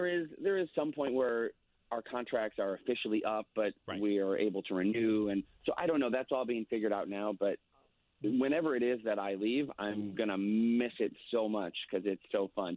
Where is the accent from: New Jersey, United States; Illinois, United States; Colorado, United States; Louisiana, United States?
Illinois, United States; Chicago; Well, I'm from Chicago